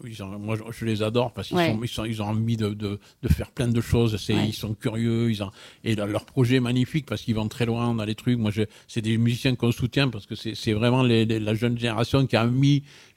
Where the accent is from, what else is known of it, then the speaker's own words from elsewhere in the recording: Occitanie, France; On est des Occitans.